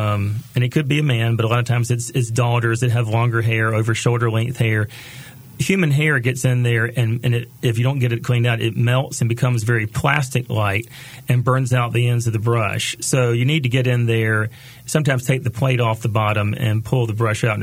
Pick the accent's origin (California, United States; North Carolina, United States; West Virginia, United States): North Carolina, United States; Greenville; But I was living in Greenville, North Carolina, which is my hometown